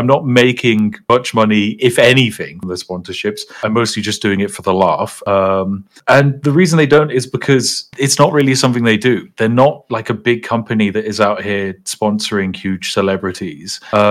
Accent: United Kingdom; definitely not the first person to kind of have a brand around being either eccentrically British or being British and playing video games.

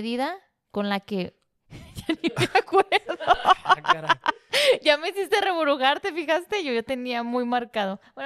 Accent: Mexico; Al ahí se va, como todo mexicano, sí.

